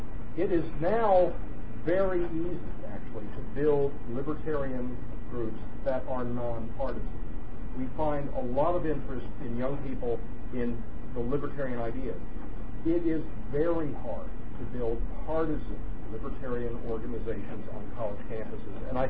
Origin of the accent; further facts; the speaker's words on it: Virginia, United States; The Commonwealth of Virginia, my home state, of course, we have elections every year.